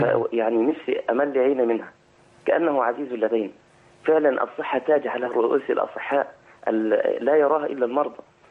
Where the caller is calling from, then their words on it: Alexandria, Alexandria Governorate, Egypt; انا اراسلكم من الاسكندرية